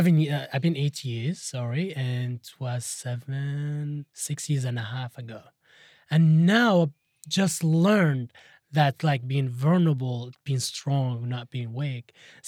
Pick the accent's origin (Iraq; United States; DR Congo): Iraq; I'm coming from Iraq, and we barely have these things. Like, in our country, you don't talk about your emotions.